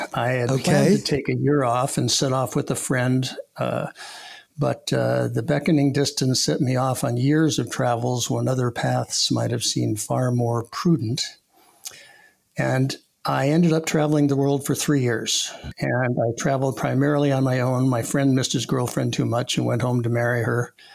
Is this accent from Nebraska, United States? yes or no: no; Santa Monica, California, United States; also born or lived in New York; And I grew up in Santa Monica and then the San Fernando Valley in Reseda, and then came back to West Los Angeles to start high school.